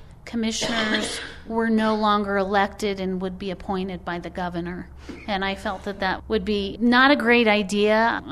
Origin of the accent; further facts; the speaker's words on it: New Mexico, United States; I'm a 12th generation New Mexican, and my dad was born and raised in Borales, and I was actually went to Del Norte High School and lived in that area my whole life.